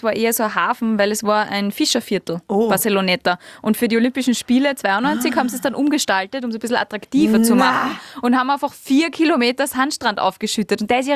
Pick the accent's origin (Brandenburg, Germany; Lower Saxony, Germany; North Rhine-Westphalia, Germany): North Rhine-Westphalia, Germany; Cologne; als Kölnerin